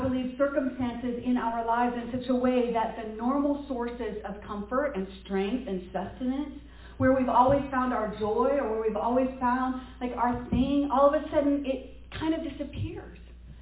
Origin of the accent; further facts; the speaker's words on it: California, United States; And I know I talk really fast because I'm really from California, and I'm sorry.